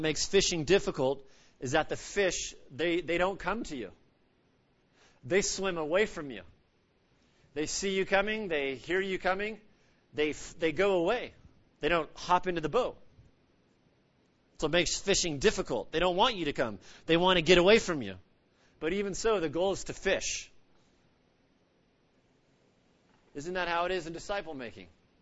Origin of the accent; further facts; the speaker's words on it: Oregon, United States; growing up in Oregon, an hour from the Pacific